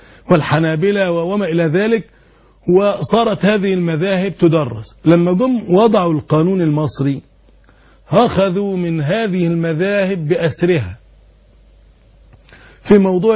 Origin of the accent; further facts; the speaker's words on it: Egypt; عندنا في مصر